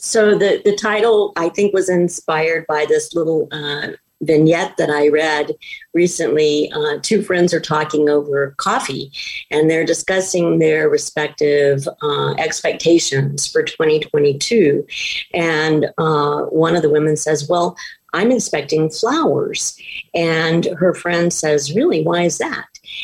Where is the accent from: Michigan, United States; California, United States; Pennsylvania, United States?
California, United States; moved away as an adult; My husband and I moved to North Central Washington from Southern California.